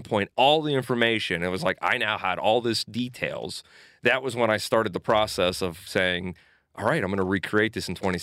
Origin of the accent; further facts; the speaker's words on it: Pittsburgh, Pennsylvania, United States; I grew up in Lincoln Place, actually.